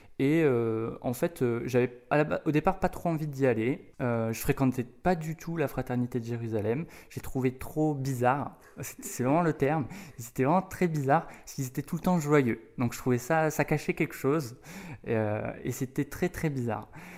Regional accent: Tarbes, Occitanie, France; also born or lived in Lourdes; Alors moi j'ai grandi dans les Hautes-Pyrénées, je suis né à Lourdes, j'ai toujours vécu à Tarbes ou dans les environs.

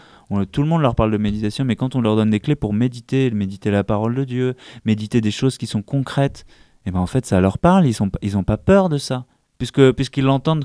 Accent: Occitanie, France; now in Paris, France; moi, je viens de la province, hein, je viens de l'Ariège, mais maintenant que je suis à Paris

